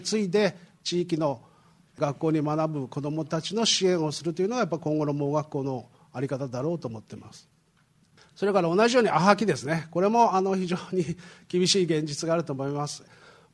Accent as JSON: {"language": "Japanese", "town": "Kitakyushu", "region": "Fukuoka", "country": "Japan", "said": "私は北九州から来ました。"}